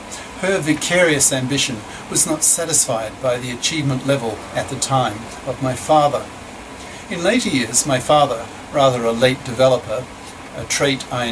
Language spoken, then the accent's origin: English; Melbourne, Victoria, Australia; I'm now 70 as I write this, in 2017. So when I was growing up in the Melbourne suburbs in the 50s and 60s